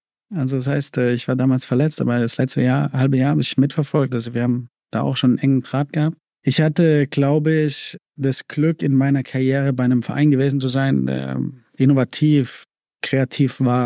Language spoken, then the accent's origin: German; Heidelberg, Baden-Württemberg, Germany; Also ich komme aus Heidelberg